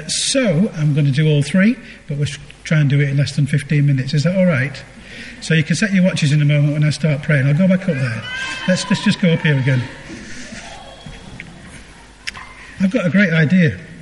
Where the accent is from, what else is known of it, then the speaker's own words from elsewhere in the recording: Blackpool, North West England, United Kingdom; Okay, so I come from Blackpool. I'm sorry that's the wrong side of the Pennines.